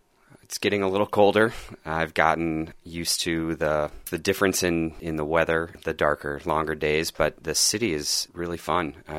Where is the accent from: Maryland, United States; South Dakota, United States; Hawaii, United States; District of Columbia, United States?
District of Columbia, United States; Washington; Or where are you from, Eric? Washington, D.C.